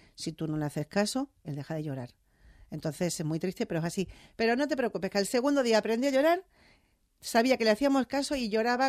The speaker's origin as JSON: {"language": "Spanish", "region": "Andalusia", "country": "Spain", "accent": "Andalusian", "said": "porque de vez en cuando me sale mi deje, pero creo que es más respetuoso"}